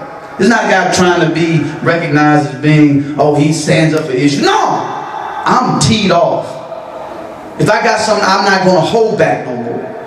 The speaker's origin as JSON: {"language": "English", "region": "Mississippi", "country": "United States", "tie": "born or raised there", "said": "when I grew up in Mississippi, I would see my mother and my parents"}